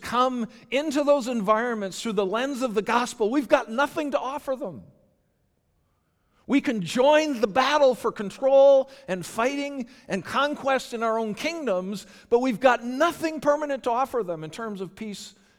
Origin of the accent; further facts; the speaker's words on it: Canada; because not only am I white, but I'm Canadian and I don't know what's going on.